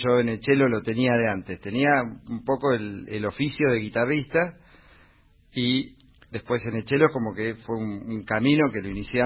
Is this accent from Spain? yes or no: no; Córdoba, Argentina; por una cuestión geográfica, que vengo de Córdoba, muy cerquita de Cosquín